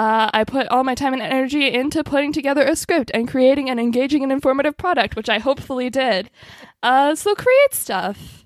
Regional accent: Canada; which I found personally interesting as a Canadian.

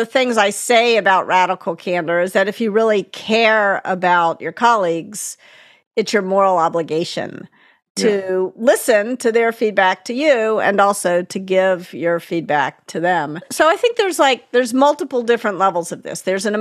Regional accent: Memphis, Tennessee, United States; I was white growing up in Memphis. And there was, you know, real evil happening in the South. I mean, I was born in 1967

